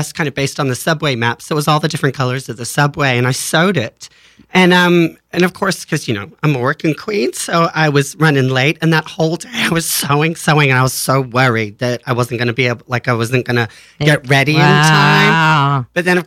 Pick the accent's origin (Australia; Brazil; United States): Australia; moved away; I am. I'm originally from Australia.